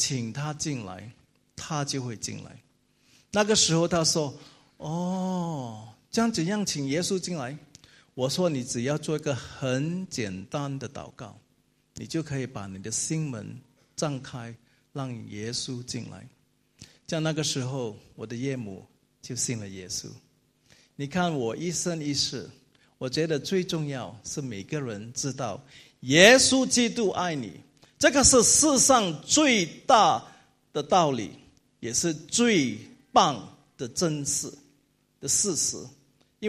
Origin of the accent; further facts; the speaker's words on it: China; 我的母亲是海南人，我的妻子是上海人，我是中国人